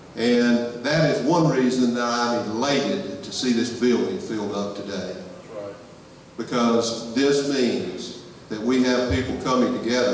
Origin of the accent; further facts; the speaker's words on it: Southern United States, United States; But look, this whole idea of being a warrior should not be foreign to you as a Southerner. Our history, our traditions, our culture stretching back into the mist of antiquity is that of a warrior.